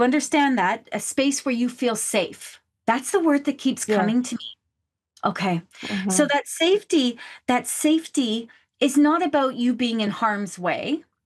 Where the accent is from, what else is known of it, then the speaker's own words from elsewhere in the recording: Canada; You can tell I'm Canadian.